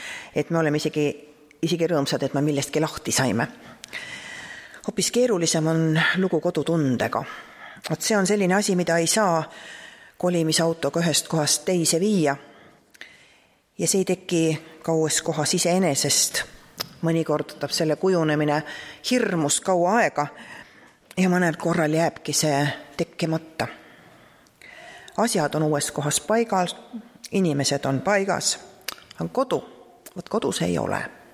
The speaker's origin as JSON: {"language": "Estonian", "town": "Tartu", "region": "Tartu County", "country": "Estonia", "tie": "born or raised there", "also_born_or_lived": "Tõrva / Otepää / Elva / Vaeküla", "said": "kolmandasse klassi tulin ma Tartusse"}